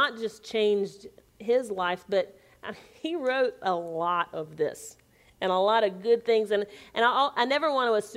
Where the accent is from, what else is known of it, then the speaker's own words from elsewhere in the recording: Spartanburg, South Carolina, United States; growing up in Spartanburg, South Carolina. And so my dad is a physician.